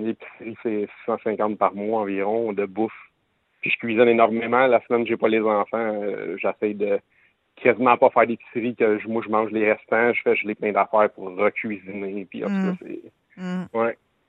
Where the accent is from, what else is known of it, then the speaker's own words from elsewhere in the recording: Montreal, Quebec, Canada; now in Sainte-Thérèse, Canada; Je viens de Montréal, mais maintenant, je suis à Sainte-Thérèse.